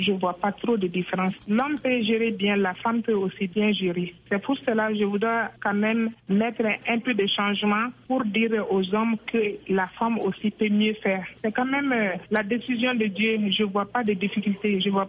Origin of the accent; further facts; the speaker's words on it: Mali; Nous sommes des Maliens, qu'on se donne d'abord la main.